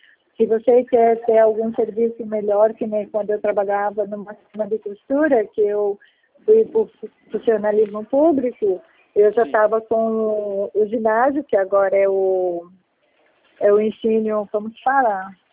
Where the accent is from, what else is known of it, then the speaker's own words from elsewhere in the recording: Garanhuns, Pernambuco, Brazil; Aí eu quis voltar para minha terra natal, entendeu?